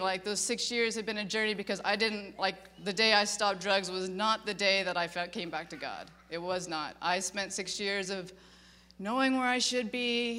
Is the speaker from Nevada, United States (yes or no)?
yes; Reno, Nevada, United States; I'm from Reno. I'm a Nevada chick through and through.